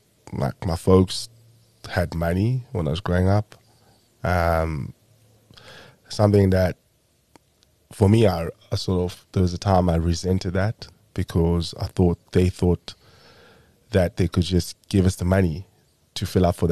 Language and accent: English; Zwelitsha, Eastern Cape, South Africa; I mean, I'm from the Eastern Cape, Izwelitsha.